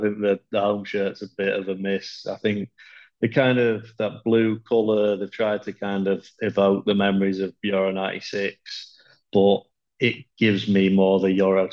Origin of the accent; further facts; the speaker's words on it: England, United Kingdom; as an Englishman